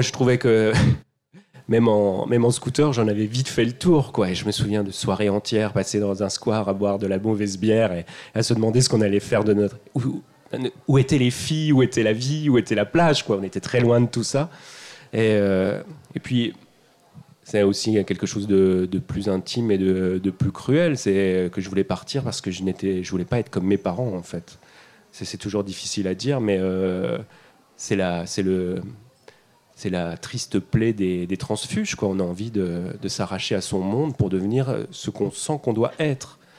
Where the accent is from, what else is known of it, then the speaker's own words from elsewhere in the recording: Épinal, Grand Est, France; Épinal, c'est une petite vallée dans les Vosges où il se passait, enfin en tout cas à mon goût, pas grand-chose, et où j'ai grandi, j'ai eu une enfance normale. J'ai grandi dans un milieu populaire